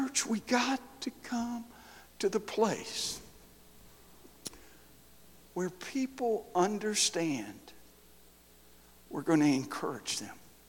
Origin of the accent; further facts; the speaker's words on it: Detroit, Michigan, United States; See, I grew up in Detroit. In a housing project on the west side of Detroit